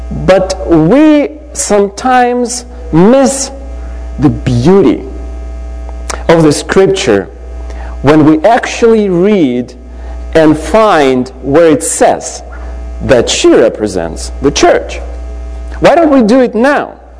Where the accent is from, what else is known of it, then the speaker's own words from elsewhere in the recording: Ukraine; English is a second language; You know, I realized that actually Ukraine, my home country, is in the middle of Europe because of the big picture.